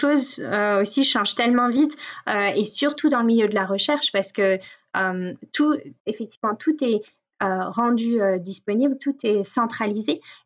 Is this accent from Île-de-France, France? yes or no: no; Grand Est, France; Je suis alsacienne.